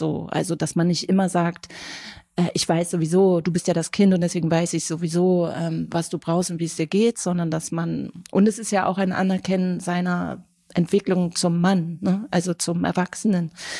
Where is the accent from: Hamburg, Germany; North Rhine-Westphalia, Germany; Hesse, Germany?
Hamburg, Germany; now in Berlin, Germany; Also ich komme aus Hamburg.